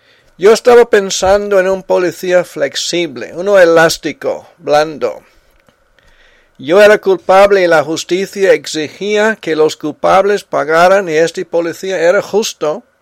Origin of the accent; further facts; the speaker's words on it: South Carolina, United States; Estábamos yendo a Carolina del Sur, de donde yo soy y tengo familiares allí.